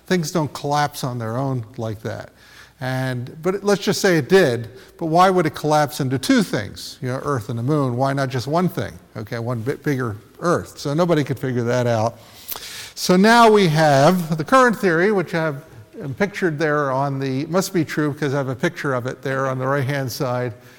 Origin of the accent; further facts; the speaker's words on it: New Jersey, United States; so my father was an immigrant, came through Ellis Island. I grew up in New Jersey.